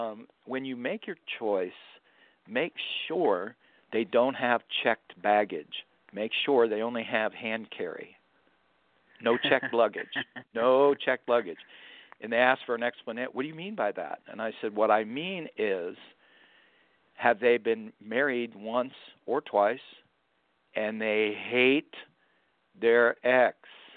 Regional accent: Florida, United States; Well, as you know, I'm from Florida." I said, "Florida is an enormous fishing state.

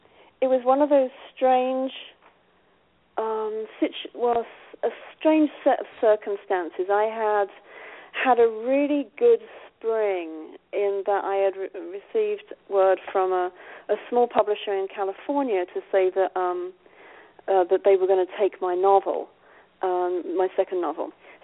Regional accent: London, United Kingdom; accent: London meets Lynchburg; moved away as an adult; now in Lynchburg, United States; I'm from London originally, and I've been here in the States since 1999, and I guess my accent has become a fusion of London meets Lynchburg

